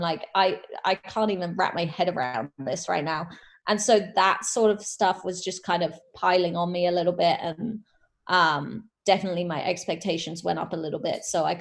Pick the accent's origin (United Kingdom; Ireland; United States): United Kingdom; England; we're both English